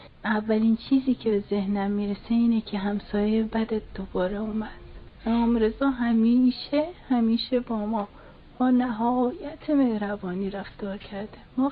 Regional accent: Mashhad, Razavi Khorasan, Iran; حالا اینو دارم از ته دل میگم، متولد مشهد هستم

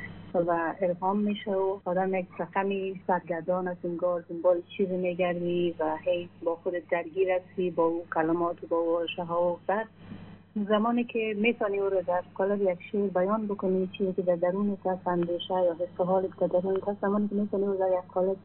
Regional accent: Kabul, Afghanistan; از ولایت غزنی افغانستان. در کابل زاده شدیم، کابل بزرگ شدیم، مکتب اونجا خواندیم

